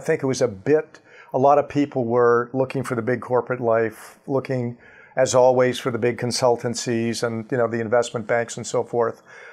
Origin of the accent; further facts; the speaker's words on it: Dorval, Quebec, Canada; also born or lived in Montreal / Toronto; now in New York City, United States; So I'm a Montrealer, born and bred. I lived about a third of my life in Montreal, a little less than a third in Toronto, and the last chunk in New York City. And grew up in Dorval and was a hockey-playing kid